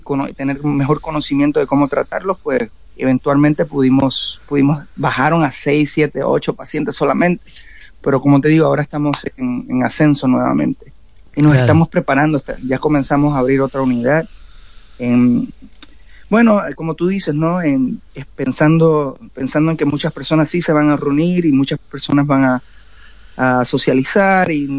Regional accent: Puerto Rico; now in Miami, United States; soy oriundo de Puerto Rico, ¿no? Yo vengo del Caribe, vengo del calor, de la playa.

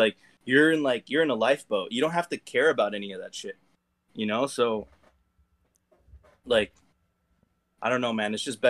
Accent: Venezuela; I'm from Venezuela and, like, communism fucked up the whole country.

